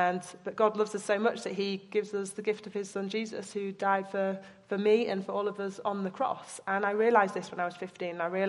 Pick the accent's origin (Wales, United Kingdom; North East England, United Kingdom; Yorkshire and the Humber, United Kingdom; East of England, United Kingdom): Yorkshire and the Humber, United Kingdom; I was a new girl, I was from Yorkshire, everyone else was from the London area.